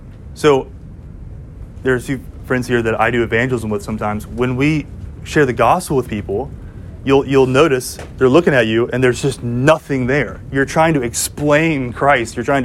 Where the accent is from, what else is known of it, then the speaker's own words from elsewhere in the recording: Savannah, Georgia, United States; So I'm from Savannah, Georgia. I don't know if y'all knew that. I'm from a coastal city.